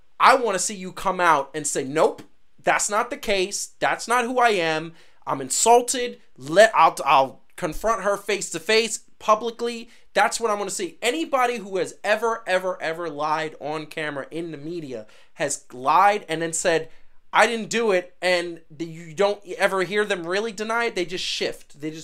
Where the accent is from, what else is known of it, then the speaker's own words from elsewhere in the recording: Brooklyn, New York, United States; also born or lived in Queens, United States; I come from Brooklyn and Queens